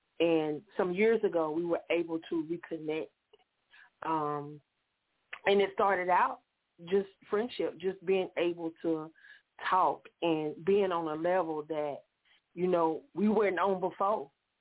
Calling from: Myrtle Beach, South Carolina, United States; I'm calling from Myrtle Beach.

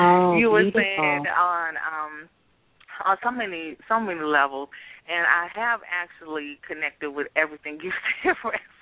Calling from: Nashville, Tennessee, United States; And this is … calling from Nashville.

